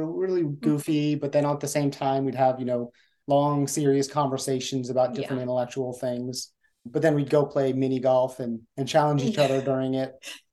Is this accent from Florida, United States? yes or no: yes; Florida, United States; Mm-hmm. I grew up in South Florida.